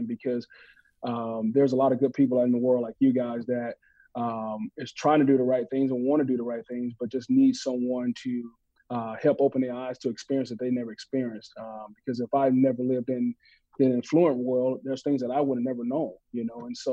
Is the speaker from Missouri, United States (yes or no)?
no; Mississippi, United States; a lot of ups and downs with, even my emotions, particularly growing up in Mississippi.